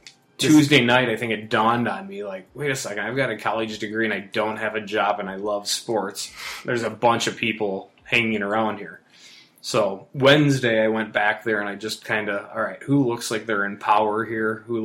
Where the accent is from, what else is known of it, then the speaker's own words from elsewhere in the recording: Austin, Minnesota, United States; Grew up in Minnesota, southern Minnesota, Austin. Spamtown, USA